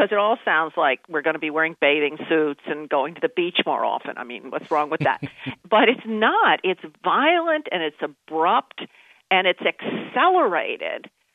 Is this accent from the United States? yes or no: yes; New York City, New York, United States; I grew up in New York City. Mm-hmm. I grew up in New York City. We had hurricanes.